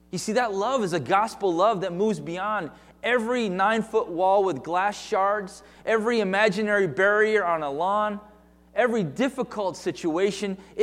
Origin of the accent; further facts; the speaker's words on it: New Hampshire, United States; I grew up in New Hampshire. I was raised in New England.